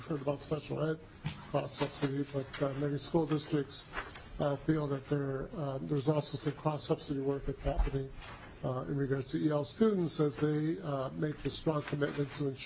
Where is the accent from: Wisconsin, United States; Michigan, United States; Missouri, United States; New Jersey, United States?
Michigan, United States; English is a second language; also born or lived in Indiana; I was born in Grand Rapids, Michigan. My parents are from the island of Puerto Rico. They came in the 1950s. And I was born in Grand Rapids, was raised in parts of Michigan, Indiana.